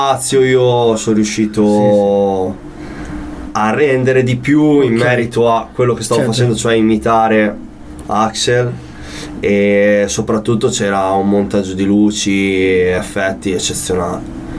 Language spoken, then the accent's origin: Italian; Cervia, Emilia-Romagna, Italy; io vengo da Cervia in Emilia Romagna, in provincia di Ravenna